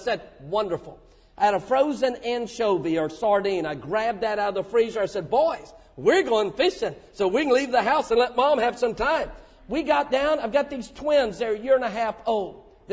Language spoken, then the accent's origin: English; California, United States; Yes, sir, I'm from California.